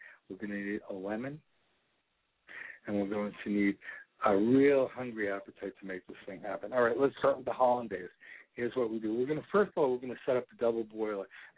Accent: Brooklyn, New York, United States; growing up in New York, in Brooklyn, at the delicatessen

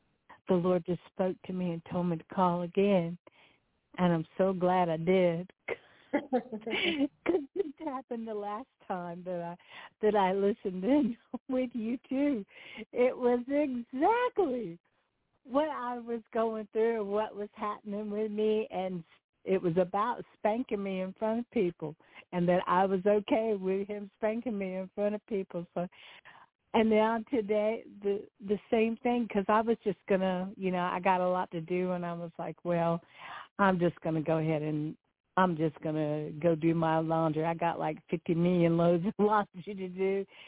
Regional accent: Newport, North Carolina, United States; I'm from Newport, North Carolina.

